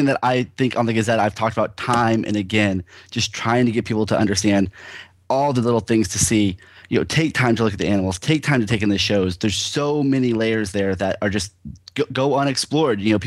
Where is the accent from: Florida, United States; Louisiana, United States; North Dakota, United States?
Florida, United States; I grew up in Florida, and walking down that street, walking down, you know, US 498, it looks like old Florida to me. It looks like the back areas of Florida where I grew up.